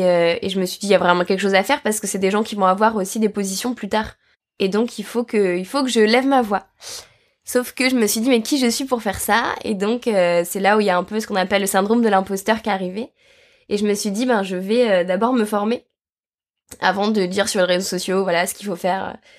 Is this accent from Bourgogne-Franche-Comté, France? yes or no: no; Auvergne-Rhône-Alpes, France; je viens d'un petit village perdu en Savoie, où j'ai grandi littéralement au milieu des arbres et des flocons de neige